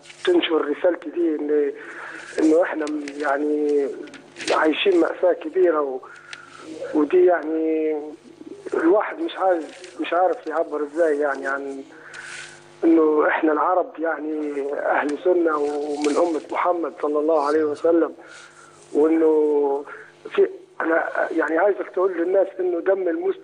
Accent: Libya; يا شيخ. أنا من ليبيا.

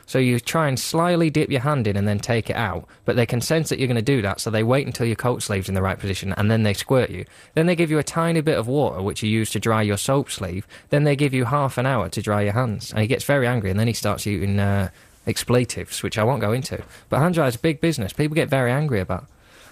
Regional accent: Bristol, South West England, United Kingdom; I am from Bristol.

